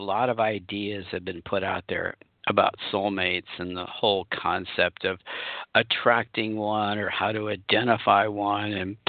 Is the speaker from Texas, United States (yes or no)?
no; Kansas, United States; I'm an unknown from Kansas.